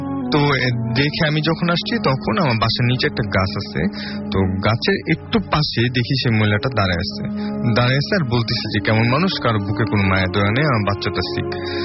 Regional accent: Dhaka, Dhaka Division, Bangladesh; আমি ধানমন্ডি থেকে এসেছি।

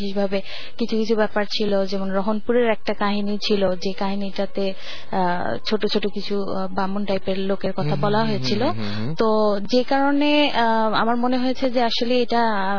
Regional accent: Dinajpur, Rangpur Division, Bangladesh; আমার দেশের বাড়ি দিনাজপুরে, এবং আমার অ্যাকচুয়ালি আমরা এখন ওখানে থাকি, বাট বেসিক্যালি আমার বাবা গাইবান্ধা ডিস্ট্রিক্ট থেকে

